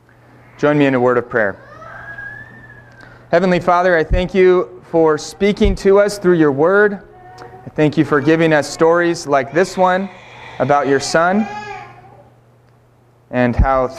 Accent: Seattle, Washington, United States; My wife and I are both from the Pacific Northwest. I grew up in the Seattle area primarily, and she's from Seattle and Issaquah.

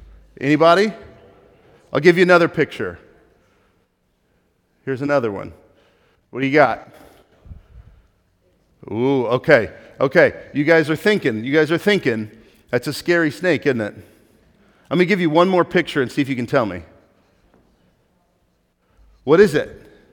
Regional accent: Texas, United States; I grew up in East Texas where there's poisonous snakes everywhere.

